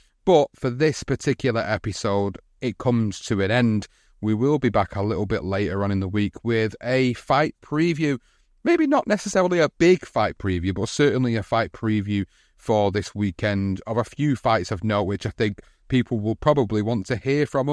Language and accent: English; Oldham, North West England, United Kingdom; In my hometown of Oldham